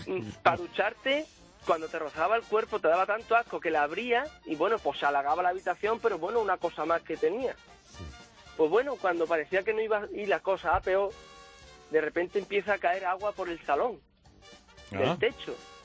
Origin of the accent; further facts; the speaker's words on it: Spain; se nos olvidó todo como buenos españoles